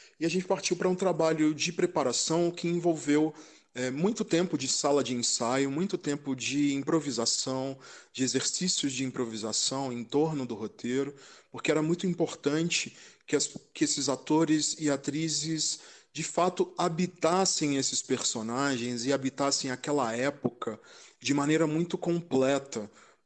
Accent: Espírito Santo, Brazil; Especificamente lá no meu estado, no Espírito Santo

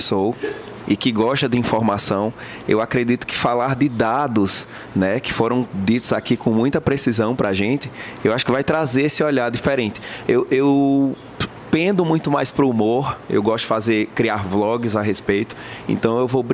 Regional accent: Petrolina, Pernambuco, Brazil; de Petrolina.

